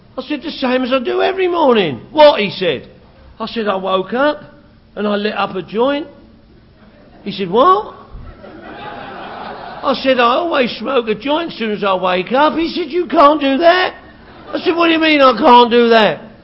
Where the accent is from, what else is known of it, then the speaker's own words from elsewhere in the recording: Phoenix, Arizona, United States; from Phoenix. Look. Scottsdale.